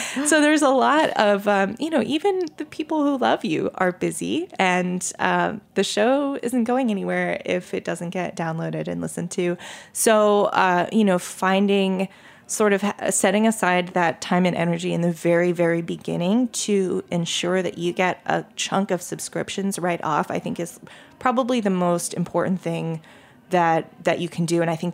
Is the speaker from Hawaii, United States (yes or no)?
no; Maine, United States; because I'm from Maine and we don't have those.